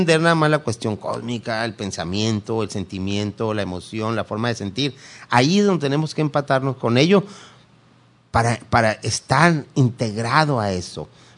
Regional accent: Culiacán, Sinaloa, Mexico; Y no, por Culiacán, tampoco, hombre, yo soy de Culiacán.

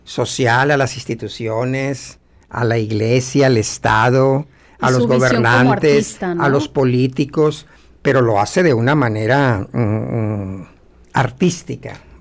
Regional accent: Colombia; Yo soy colombiano.

